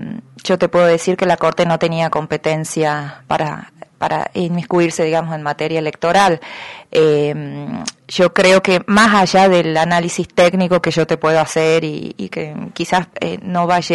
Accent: Tucumán, Argentina; los que hemos salido perdiendo somos todos los tucumanos

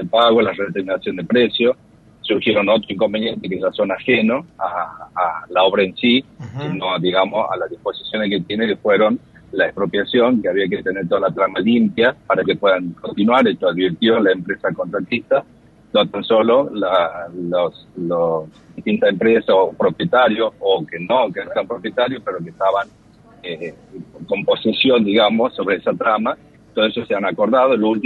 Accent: Tucumán, Argentina; nosotros como tucumanos y como parte interesada, ayudamos y colaboramos

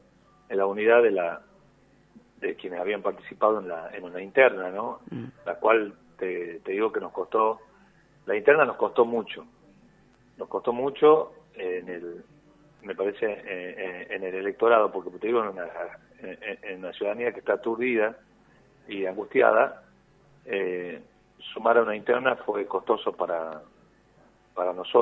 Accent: Concepción, Tucumán, Argentina; yo soy de Concepción

